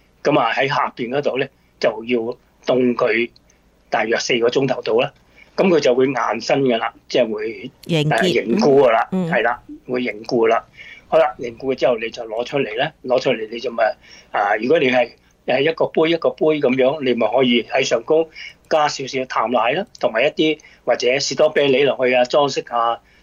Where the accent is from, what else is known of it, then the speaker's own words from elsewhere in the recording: Guangdong, China; 有啲叫黃瓜啦嚇，我哋廣東人通常都叫青瓜